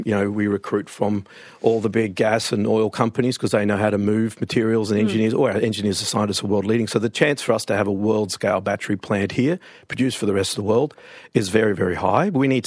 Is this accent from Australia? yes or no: yes; Australia; So we're local Australian engineers, scientists, and all the rest